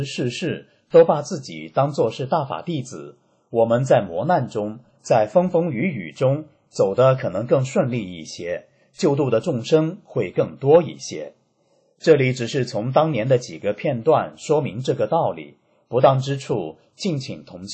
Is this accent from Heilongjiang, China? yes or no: no; Anhui, China; 他知道我是安徽人